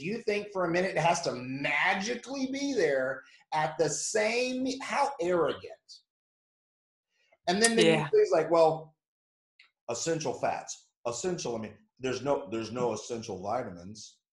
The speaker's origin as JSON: {"language": "English", "region": "North Carolina", "country": "United States", "said": "I mean, I'm from North Carolina. We like NASCAR, right?"}